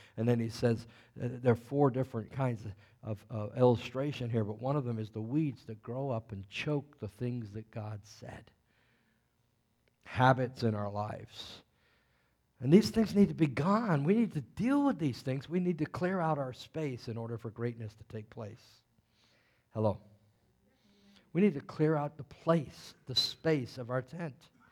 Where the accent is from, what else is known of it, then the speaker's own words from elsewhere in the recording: Hampton, Virginia, United States; I was brought up in Hampton, Virginia